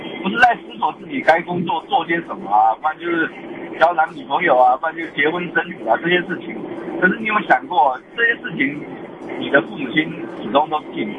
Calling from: Tainan, Taiwan; 我是台南的

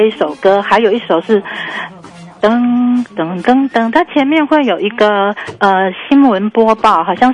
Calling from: Taipei, Taiwan; 我是台北的

